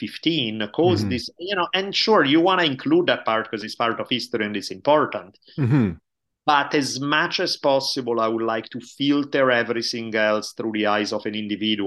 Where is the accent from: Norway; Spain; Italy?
Italy; English is a second language; moved away as an adult; now in United States; So I grew up in Italy until I was 18 years old. Moved to US back in 92 now. So it's been forever that I'm in US, but my accent never goes away.